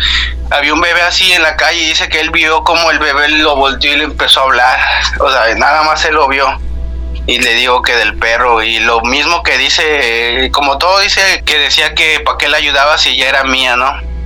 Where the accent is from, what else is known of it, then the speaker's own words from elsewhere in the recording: Misantla, Veracruz, Mexico; now in Reynosa, Mexico; Yo soy originario de Veracruz, de Misantla, Veracruz.